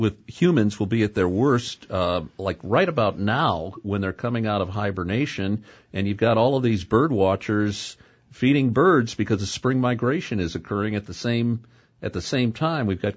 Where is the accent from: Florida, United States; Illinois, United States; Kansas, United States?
Illinois, United States; Chicago; I grew up in Chicago, and I'm familiar with that area.